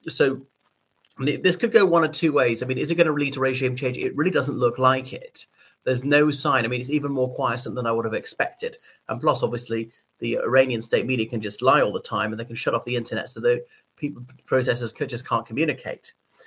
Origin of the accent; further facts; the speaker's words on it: Ireland; from Ireland, and here I am wondering aloud what the consequences of this war against Iran are going to be.